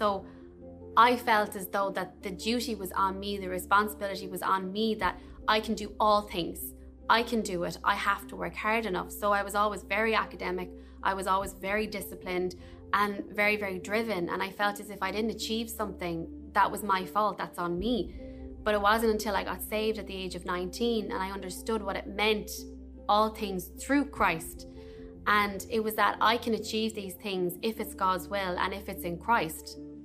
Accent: Limerick, Munster, Ireland; I'm from Limerick. I'm 23 years old.

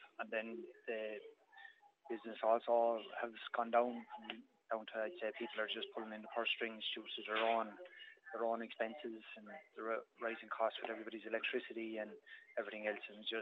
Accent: Portlaoise, County Laois, Ireland; we're from Port Leash, me and my wife, and we just wanted to give back to the community as well.

